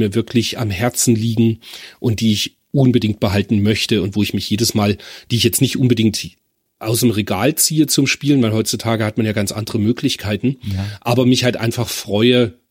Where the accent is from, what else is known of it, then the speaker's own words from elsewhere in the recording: Germany; Man muss wissen, ich bin in der DDR aufgewachsen.